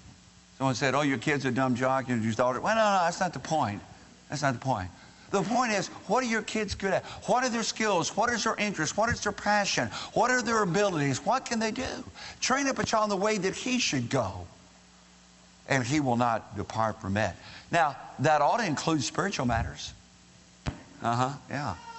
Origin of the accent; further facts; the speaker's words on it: Indiana, United States; I'm from Indiana. Of course I play basketball.